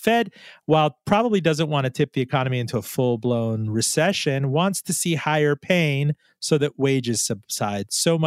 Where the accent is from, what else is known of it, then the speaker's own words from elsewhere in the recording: New York, United States; I'm from the Zabar's district. I know this spiel.